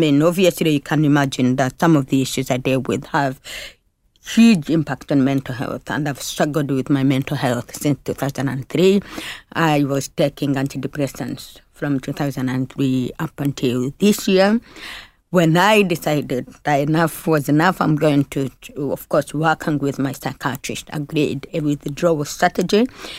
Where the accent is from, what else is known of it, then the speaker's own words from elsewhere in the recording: Uganda; I grew up in Uganda, in rural Uganda, which had no facilities for audiology.